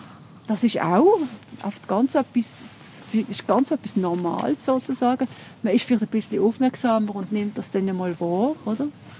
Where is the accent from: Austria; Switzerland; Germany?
Switzerland; Und wir sind auch, wir gehen als Schweizer auch in Bergen zum Beispiel, gehen laufen